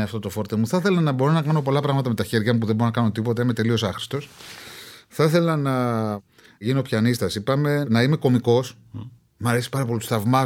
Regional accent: Athens, Attica, Greece; Ζω ακόμα στη γειτονιά που γεννήθηκα. Είμαι φανατικός της Κυψέλης. Είμαι ο τελευταίος Κυψελιώτης.

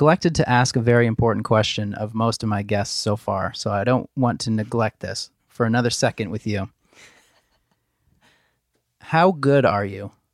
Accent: Portsmouth, New Hampshire, United States; I'm a tattooer from Portsmouth, New Hampshire, or as the locals say, New Hampshire.

